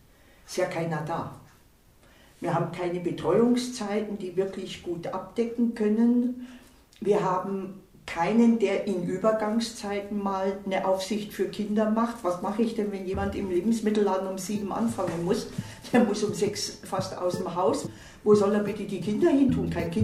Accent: Munich, Bavaria, Germany; born there; Gebürtig bin ich Münchner. Wir waren 10 Kinder und haben eigentlich, sag ich mal, wie in Großfamilie gelebt.

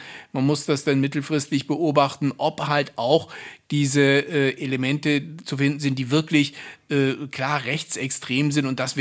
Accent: Germany; Also das Land ist schon komplexer, als wir es wahrnehmen als Deutsche.

